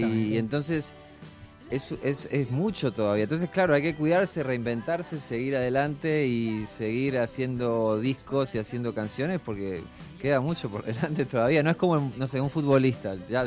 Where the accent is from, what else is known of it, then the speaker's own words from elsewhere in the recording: Rosario, Santa Fe, Argentina; born there; ahí en Rosario, en el Monumento a la Bandera, que es donde yo nací además